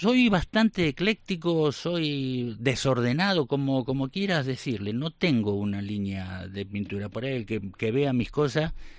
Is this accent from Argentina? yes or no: yes; Mar del Plata, Buenos Aires Province, Argentina; que queda a 400 kilómetros de Mar del Plata, de donde soy yo